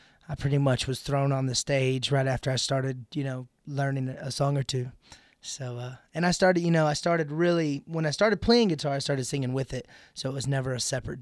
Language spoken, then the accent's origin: English; Paris, Texas, United States; Yep. I was born and raised in Paris, Texas.